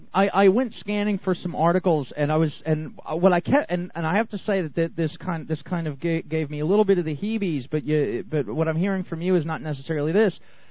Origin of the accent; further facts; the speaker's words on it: New Jersey, United States; born there; also born or lived in San Antonio, Texas; you know, I was born in New Jersey, and I ended up down in San Antonio for a while